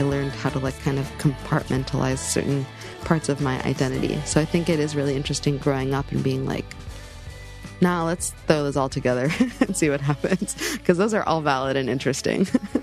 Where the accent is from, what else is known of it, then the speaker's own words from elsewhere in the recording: United States; And of course, I was growing up in America with a Western dad.